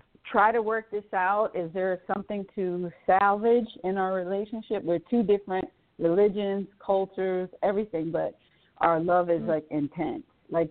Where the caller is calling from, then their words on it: Atlanta, Georgia, United States; I'm calling from Atlanta.